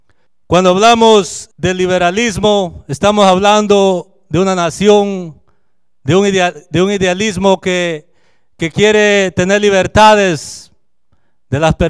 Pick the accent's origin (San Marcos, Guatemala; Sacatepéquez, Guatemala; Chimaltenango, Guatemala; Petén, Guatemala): San Marcos, Guatemala; yo crecí frontera con México, en Guatemala, ahí está el río Suchate que nos divide.